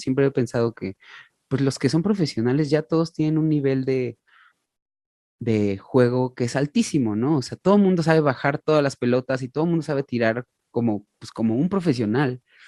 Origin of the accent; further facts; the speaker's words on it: Mexico; Entonces, yo siempre, bueno, como mexicano, ¿no?